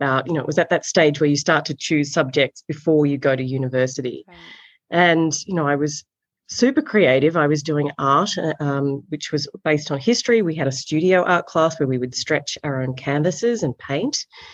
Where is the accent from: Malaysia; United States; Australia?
Australia; But when I was growing up in Australia at that age and that time, I thought I wanted to be an architect, actually.